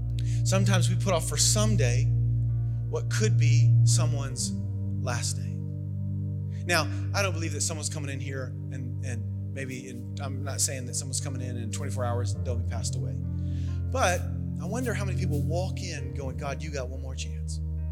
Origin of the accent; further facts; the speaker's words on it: Southern United States, United States; I call my grandfather papaw because I'm from the South.